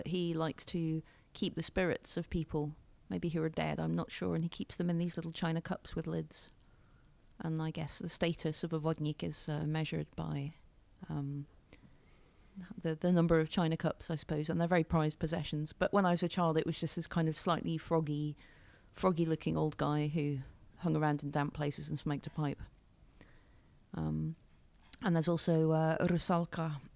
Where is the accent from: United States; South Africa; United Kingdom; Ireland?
United Kingdom; Scotland; When I grew up in Scotland